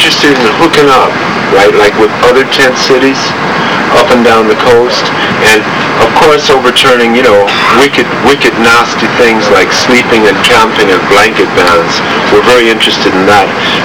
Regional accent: Portland, Oregon, United States; And, we're from Portland. and we're called Dignity Village up there.

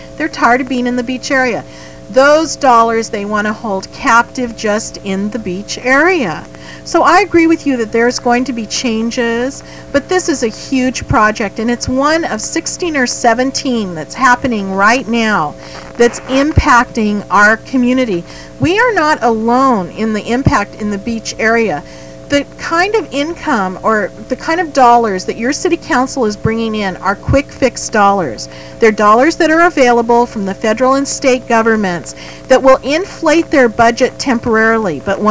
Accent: Santa Barbara, California, United States; I was raised in Santa Barbara, which is also a tourist town, and they've gone through great changes.

